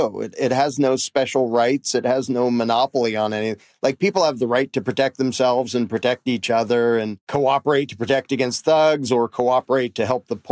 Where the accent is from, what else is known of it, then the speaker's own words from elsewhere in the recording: United Kingdom; I think I'm just British. Oh, I did find out I have some Scottish in there